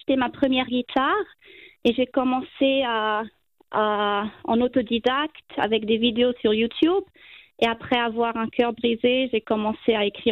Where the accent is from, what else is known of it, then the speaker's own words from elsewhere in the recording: Zurich, Switzerland; je viens de Zurich.